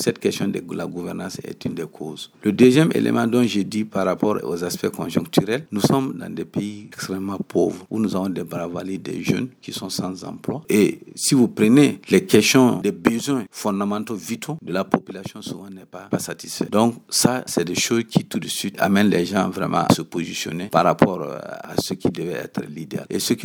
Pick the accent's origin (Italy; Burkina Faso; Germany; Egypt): Burkina Faso; Dori, Sahel; Je suis de Dori ici. Je suis un leader religieux.